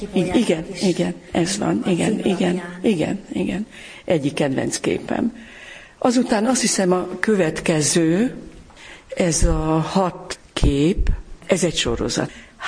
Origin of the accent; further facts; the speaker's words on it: Makó, Csongrád-Csanád, Hungary; born there; ugyanis én makói születésű vagyok.